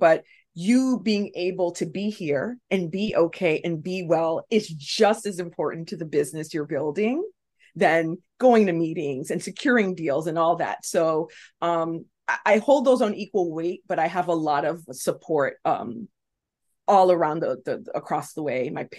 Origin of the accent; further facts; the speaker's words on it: New York, United States; I'm from New York. I live in the city or based in Brooklyn, and there is a small hamlet upstate called Rensselaerville.